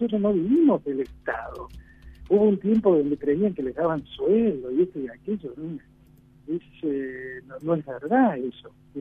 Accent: Argentina

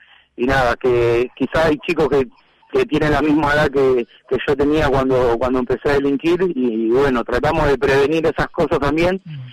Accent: Merlo, Buenos Aires Province, Argentina; Sí, soy un poco derivado de Merlo, soy de Merlo de Libertad.

